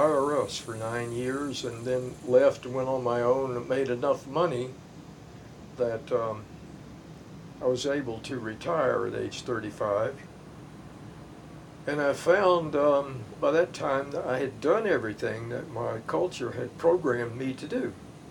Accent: Ocala, Florida, United States; Well, I grew up in Ocala, Florida, which if you're going south, you'll probably pass through Ocala. It's a kind of a blue-collar town

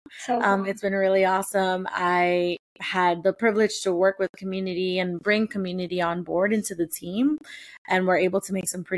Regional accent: New York City, New York, United States; So I'm a native New Yorker. Like, I'm born and raised in New York. I'm going to probably die here.

